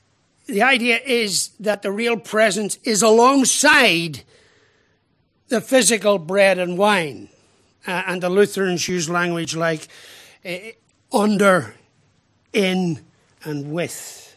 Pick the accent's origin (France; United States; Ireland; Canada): Ireland; forgive me as an Irishman saying this